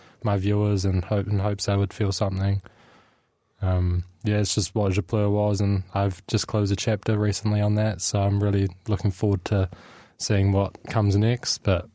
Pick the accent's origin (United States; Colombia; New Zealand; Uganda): New Zealand; Hawke's Bay; now in Dunedin, New Zealand; I'm originally from Hawke's Bay. I've been in Dunedin for about 4 years now